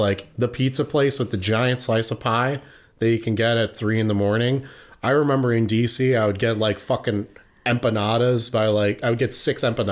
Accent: Ireland; I'm Irish.

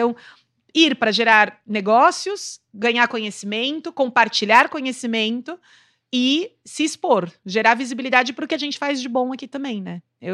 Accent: Brazil; Então, como brasileira, muita decepção. Como mãe, medo.

